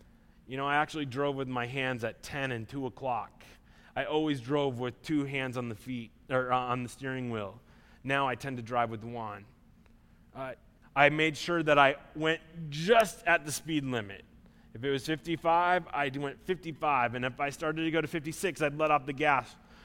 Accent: Iowa, United States; I grew up in Iowa where you could get your permit at 14 and you could take driver's ed at like early 15.

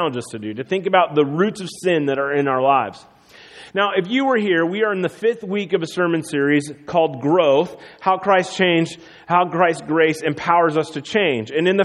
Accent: Iowa, United States; elementary, third or fourth grade, all the way up through junior high, I grew up in Iowa, and the way that you earn money in Iowa is by walking beans.

